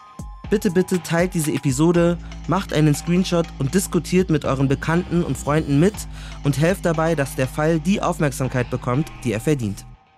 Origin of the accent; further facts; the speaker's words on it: Munich, Bavaria, Germany; Ich bin ja aus München, haben wir auch eingangs erklärt.